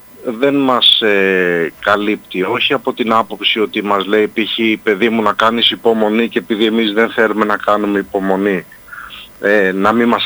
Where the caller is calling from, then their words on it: Athens, Attica, Greece; από την Αθήνα τηλεφωνώ.